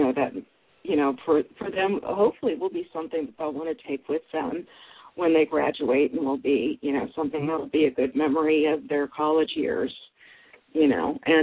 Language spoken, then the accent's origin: English; United States; I don't know if I would call what I do African art since I'm American